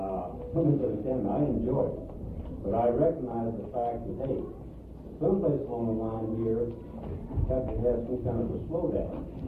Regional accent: California, United States; I'm from Southern California, and last year in our town we had several days at the interruptible service

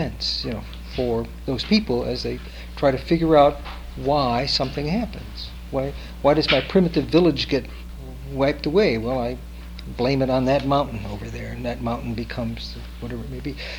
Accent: Missouri, United States; I came from Missouri, and I hung around with people who believe too much.

